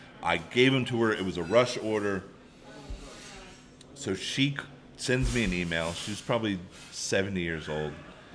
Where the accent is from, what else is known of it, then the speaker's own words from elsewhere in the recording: Virginia, United States; I grew up in Virginia.